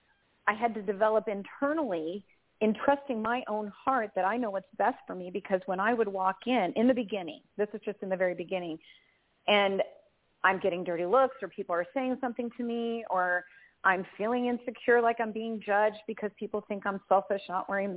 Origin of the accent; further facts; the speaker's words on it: Denver, Colorado, United States; And I'm from Denver, so I send love back to you there.